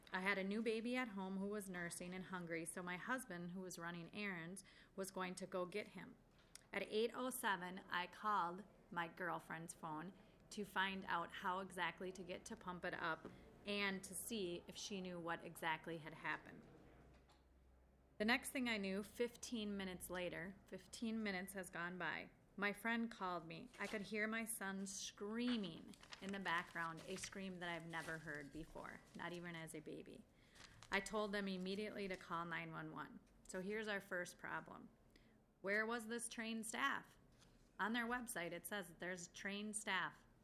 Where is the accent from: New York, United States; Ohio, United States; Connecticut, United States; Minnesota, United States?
Minnesota, United States; South St. Paul; I'm from South St. Paul, Minnesota.